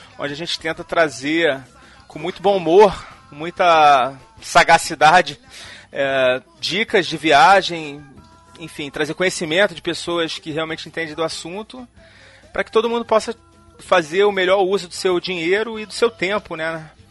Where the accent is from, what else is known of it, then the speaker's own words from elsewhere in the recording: Rio de Janeiro, Brazil; 100% carioca, cara, 100%. Sou nascido na Praça 15 ali, ó, um ponto central da cidade do Rio de Janeiro.